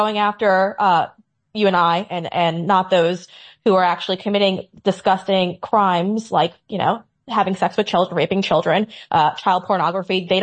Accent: New York, United States; I grew up in New York. I have friends in New York who were interns for Bad Boy.

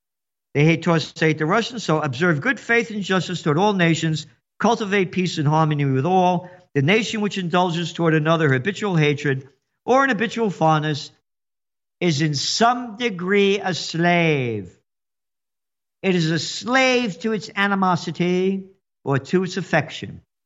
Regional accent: New York, United States; You know, I grew up in the Bronx. It was a Napolitano.

